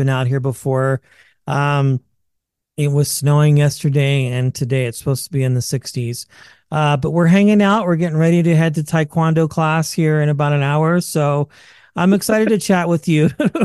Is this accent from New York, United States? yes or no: no; Wichita, Kansas, United States; Today we are chatting with Bay Area comedian, transplant from the Midwest. I'm from Kansas, Wichita.